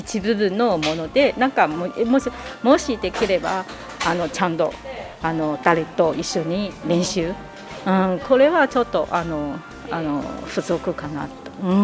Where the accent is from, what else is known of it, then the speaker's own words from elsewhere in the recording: Beijing, China; Japanese is a second language; now in Japan; 私は北京出身だから、まあ大都市で、あのめっちゃあのインターナショナル、あの特性的な